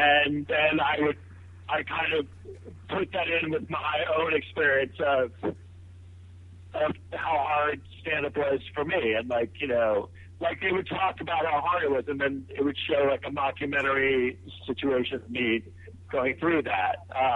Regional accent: Manhattan, New York, United States; I grew up in Manhattan, and I was always really funny

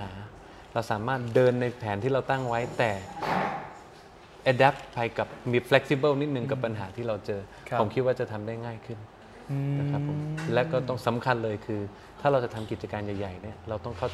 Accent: Bangkok, Thailand; now in Pattaya, Thailand; 8ปีแล้วโตมาที่กรุงเทพโตที่กรุงเทพ

